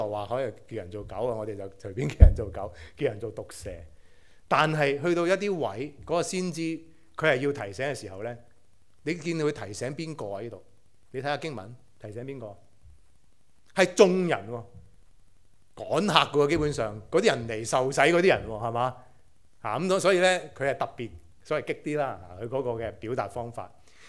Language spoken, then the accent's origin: Cantonese; China; 我哋中國人都唔會咁樣亂咁講嘢嘅。